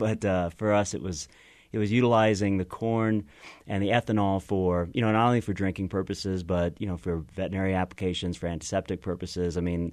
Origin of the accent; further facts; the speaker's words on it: Kentucky, United States; I'm from Kentucky since the mid-1700s, and on the farm in Kentucky